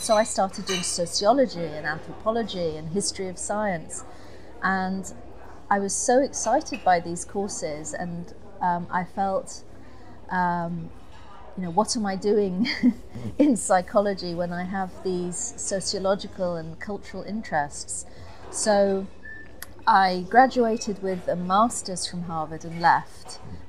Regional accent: Kuwait; also born or lived in England; I'm half English, half Egyptian, born in England, but grew up in Kuwait. So my education was very much within an Arab context

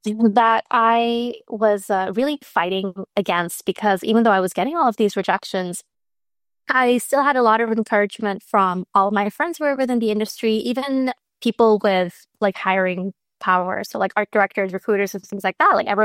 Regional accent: Pakistan; now in Dallas, United States; We have especially like I'm Pakistani, I'm Muslim. We have a huge South Asian Muslim population here

